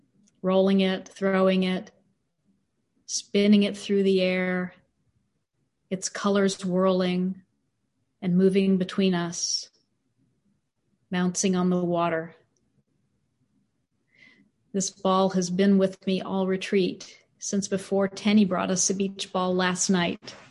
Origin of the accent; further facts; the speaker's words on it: Texas, United States; I grew up on the Texas Gulf Coast, where it's hot and muggy most of the year.